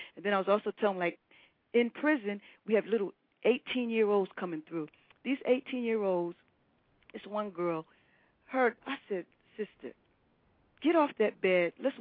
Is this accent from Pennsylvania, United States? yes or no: no; Trenton, New Jersey, United States; I grew up in Dolly Homes, which was the projects, until I was in, like, the fourth grade.